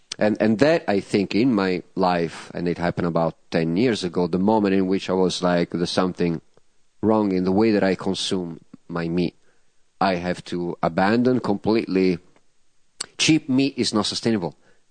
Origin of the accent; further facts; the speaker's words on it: Tuscany, Italy; now in United States; I grew up in Tuscany. I always knew where my meat came from. When I moved to California, all of a sudden, I did not have farms around.